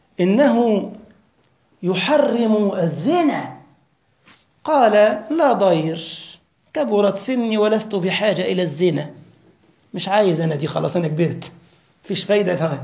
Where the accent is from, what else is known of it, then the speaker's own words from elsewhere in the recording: Egypt; سئل من الفقهاء عندنا في مصر فضيلة الشيخ